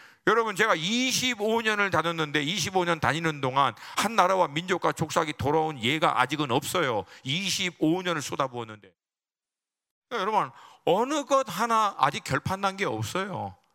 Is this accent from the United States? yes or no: yes; United States; Korean is a second language; 저는 여러분 알다시피 미국 사람이 미국 사람 한국 정치 잘 몰라.